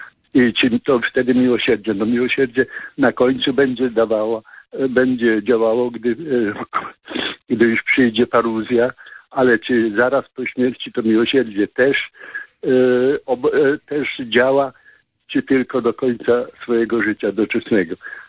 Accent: Lesser Poland, Poland; ja pochodzę z Małopolski.

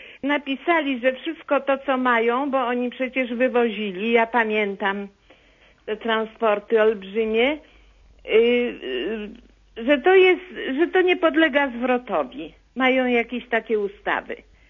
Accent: Warsaw, Masovian Voivodeship, Poland; Ale to ja wiem, proszę pana, ja jestem warszawianką

